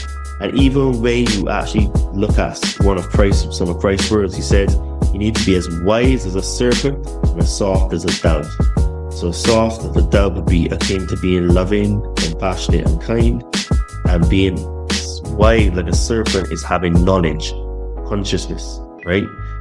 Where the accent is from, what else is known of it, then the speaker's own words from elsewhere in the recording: Barbados; accent: mixed British and Bajan; also born or lived in United Kingdom; I was born in Barbados and I spent half of my life there and then the other half in the UK. Therefore, I have a bit of a mixed accent. It's very British and very Bajan at the same time.